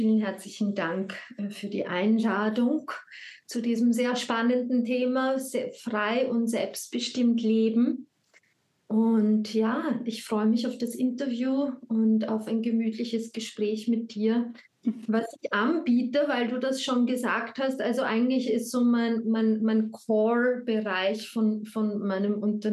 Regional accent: Vienna, Austria; also born or lived in Mexico; in einem Monat werde ich 45. Das heißt, da liegt schon ein bisschen ein Weg hinter mir. Ich bin in Wien geboren und habe dann hier bin ich aufgewachsen

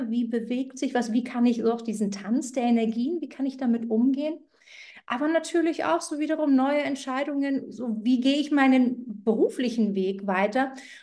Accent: Brandenburg, Germany; um mich regional einzuordnen. Ich komme ursprünglich aus der Berliner Region, also Speckgürtel um Berlin, habe dort meine Kindheit verbracht.

